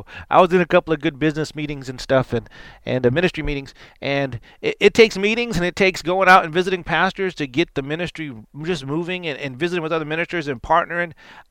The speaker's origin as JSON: {"language": "English", "town": "Houston", "region": "Texas", "country": "United States", "tie": "born or raised there", "said": "I mean, I grew up in Lakewood Church, also Assemblies of God Tabernacle in Houston."}